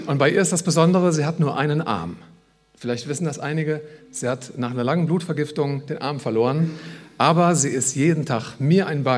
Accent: North Rhine-Westphalia, Germany; da wo ich herkomme, meiner Zagen im Sauerland.

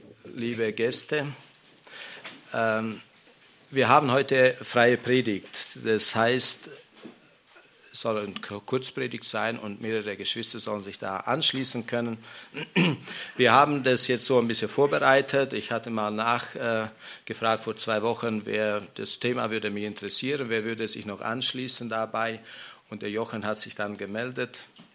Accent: Romania; ich bin in Rumänien aufgewachsen und da hatte der Opa einen Weinberg

